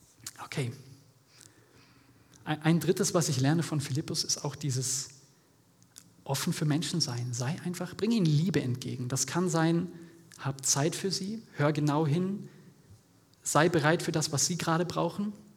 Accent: Germany; hey, ich bin auch aus Deutschland

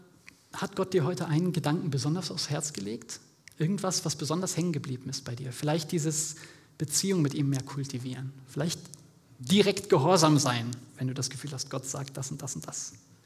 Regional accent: Germany; hey, ich bin auch aus Deutschland

